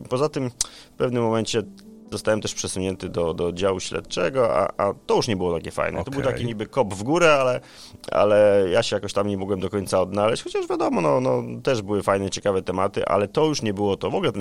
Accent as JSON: {"language": "Polish", "town": "Zielona Góra", "region": "Lubusz Voivodeship", "country": "Poland", "tie": "born or raised there", "said": "Tak, jestem z Zielonej Góry, wychowałem się tutaj, większość życia spędziłem."}